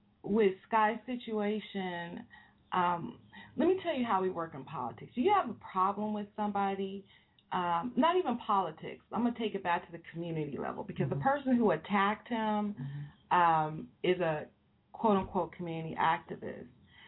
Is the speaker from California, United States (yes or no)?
yes; Compton, California, United States; We're both from Compton. We're both relatively young. Compton's not the biggest city in the world, so a lot of people know each other.